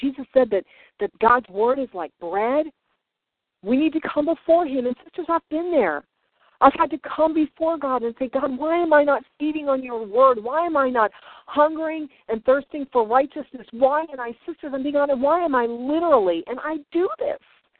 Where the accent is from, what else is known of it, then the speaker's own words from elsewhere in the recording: New Jersey, United States; You know, I grew up in New Jersey